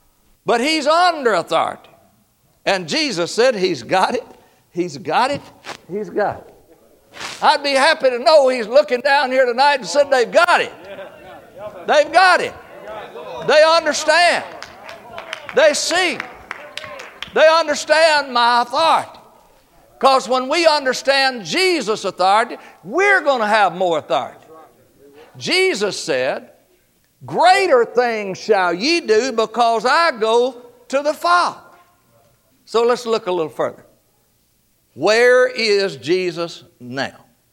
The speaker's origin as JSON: {"language": "English", "town": "Balcomville", "region": "Louisiana", "country": "United States", "said": "Now, folks, I'm from Balcomville, Louisiana. That's out past the paper mill over the levee."}